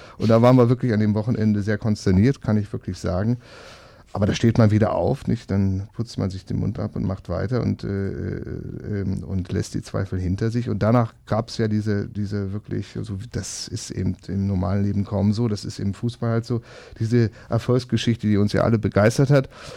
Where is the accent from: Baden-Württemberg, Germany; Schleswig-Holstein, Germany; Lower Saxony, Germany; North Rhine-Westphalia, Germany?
Lower Saxony, Germany; Braunschweig; meine Heimatstadt ist ein bisschen anders, denkt man nicht über Braunschweig